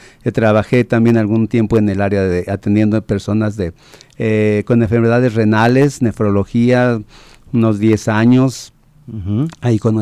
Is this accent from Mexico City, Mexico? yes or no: yes; Mexico City, Mexico; born there; now in Jalisco, Mexico; nací en la Ciudad de México ya hace algunos ayeres, acabo de cumplir en marzo 65 años y en el pueblo de La Candelaria ya está mi familia